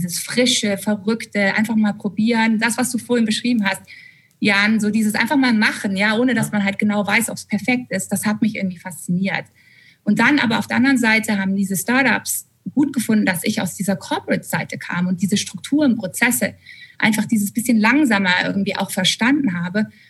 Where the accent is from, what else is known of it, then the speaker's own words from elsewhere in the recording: Germany; ich als Deutsche